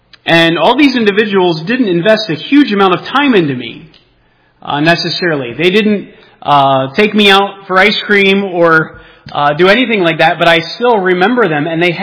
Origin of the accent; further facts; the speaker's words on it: New Jersey, United States; I remember as a child, we grew up in the Jersey Shore area.